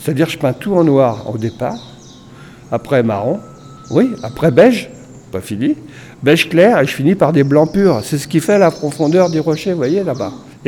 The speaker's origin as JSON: {"language": "French", "region": "Île-de-France", "country": "France", "said": "Non, je suis de Briard, moi. Je suis de la Seine-et-Marne, qui était encore bien réelle. Mais oui, vraiment de la campagne, ça, c'est sûr."}